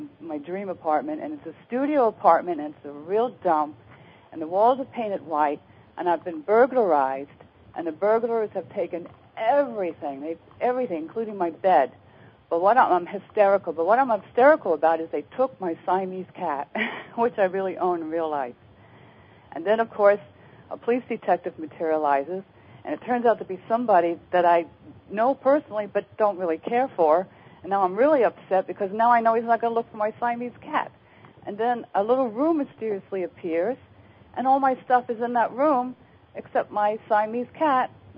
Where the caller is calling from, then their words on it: New York City, New York, United States; from New York City.